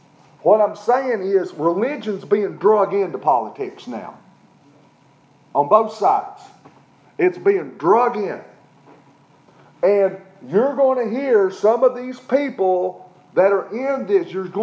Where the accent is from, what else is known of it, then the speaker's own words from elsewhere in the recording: Tennessee, United States; When I grew up in East Tennessee, I was still in my 20s, and there was a sect of Buddhists, the Buddhist colony, who wanted to buy a big plot of land on the side of English Mountain, which overlooked Newport.